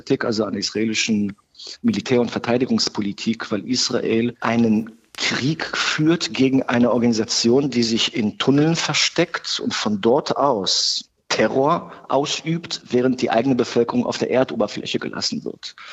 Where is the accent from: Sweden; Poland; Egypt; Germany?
Germany; Berlin; ich bin teilweise in Berlin aufgewachsen, noch in den 80er Jahren und in den 90er Jahren habe ich in Berlin studiert. Dann wurde ich Rabbiner. Ich bin 52 Jahre alt.